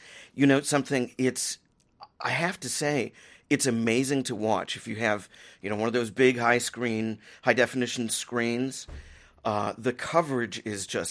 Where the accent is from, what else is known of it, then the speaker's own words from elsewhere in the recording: Michigan, United States; Of course, I grew up in Michigan, and it's a little sad for me.